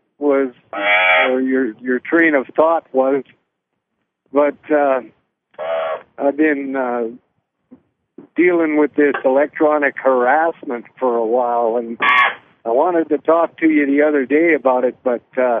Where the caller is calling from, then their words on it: Idaho, United States; I'm in Idaho.